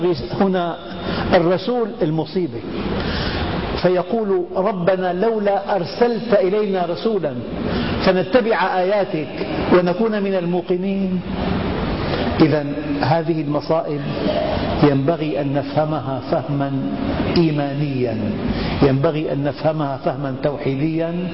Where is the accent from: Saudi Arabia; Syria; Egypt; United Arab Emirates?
Syria; لذلك في بالمستشفيات غرفة تسمى عندنا في الشام غرفة العناية المشددة